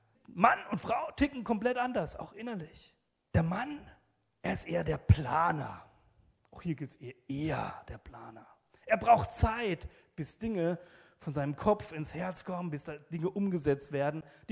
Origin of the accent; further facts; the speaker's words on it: Italy; Okay, das gilt für mich nicht, ich bin Italiener